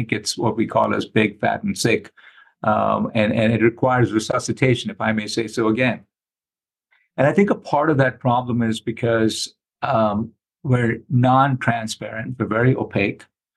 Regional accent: India; also born or lived in Oxford, United Kingdom; now in United States; I grew up in India. I initially trained in India

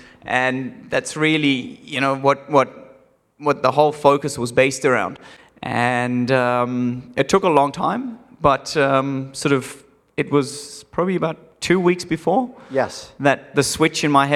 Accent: South Africa; moved away; I was basically growing up in South Africa at the time. My family didn't have much

